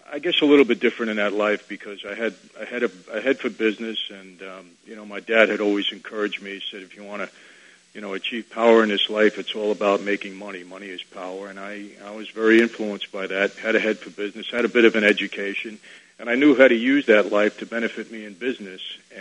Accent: Brooklyn, New York, United States; born there; I was born in Brooklyn, New York

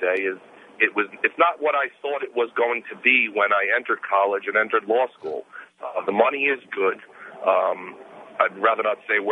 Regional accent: New York, United States; graduated from a law school in New York, was born and raised in New York

